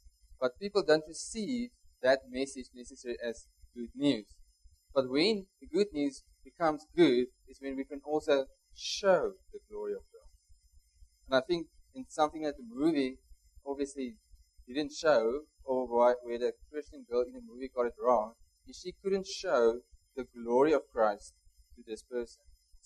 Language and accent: English; Northern Cape, South Africa; When I came from Cayman's, it's a mega city in the Northern Cape